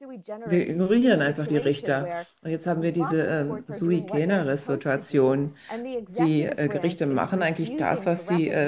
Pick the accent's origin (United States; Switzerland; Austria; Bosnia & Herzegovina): United States; als Amerikanerin, die auch bei vielen Demonstrationen dabei war in den USA